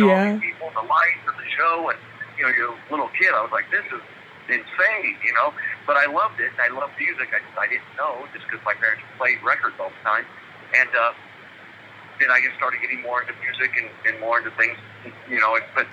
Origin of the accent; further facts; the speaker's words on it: California, United States; I'm from Southern California, so people were like … crazy back then.